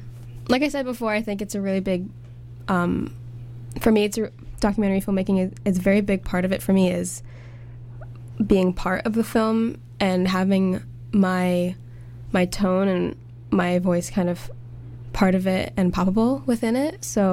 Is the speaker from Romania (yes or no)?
yes; Romania; so I'm from Romania. And in the mid-century, in the 70s, 80s, Romania was still a communist country.